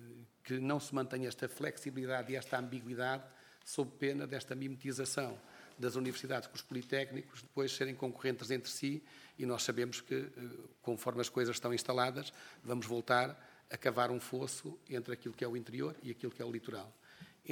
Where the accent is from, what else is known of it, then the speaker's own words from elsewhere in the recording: Viseu, Portugal; sou de Viseu